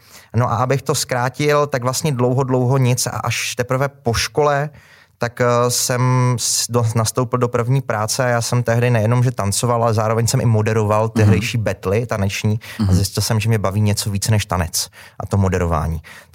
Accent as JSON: {"language": "Czech", "town": "Ostrava", "region": "Moravian-Silesian Region", "country": "Czechia", "said": "Já jsem patriotem ostravským a hrdě se k tomu hlásím a vždycky říkám, že ti nejlepší Pražáci jsou z Ostravy"}